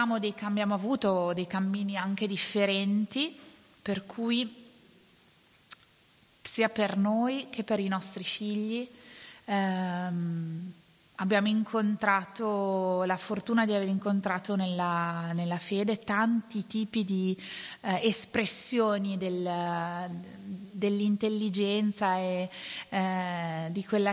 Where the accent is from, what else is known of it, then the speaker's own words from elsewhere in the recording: Desio, Lombardy, Italy; io invece vengo da Desio